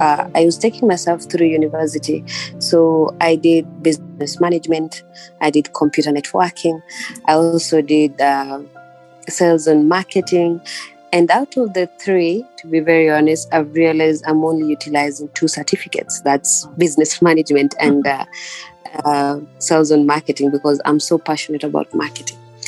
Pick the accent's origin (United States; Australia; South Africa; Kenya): Kenya; I'm a Kenyan entrepreneur.